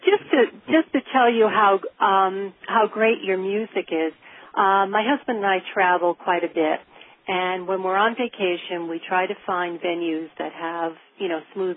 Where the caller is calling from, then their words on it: Branford, Connecticut, United States; I'm calling from Brantford, Connecticut.